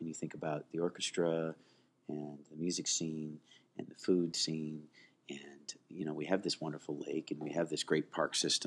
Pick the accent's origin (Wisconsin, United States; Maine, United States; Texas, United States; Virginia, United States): Wisconsin, United States; Oconomowoc; I grew up in Wisconsin, which is a in a town called Oconomowoc, which is right outside of Milwaukee, which is a medium-sized city on a great lake.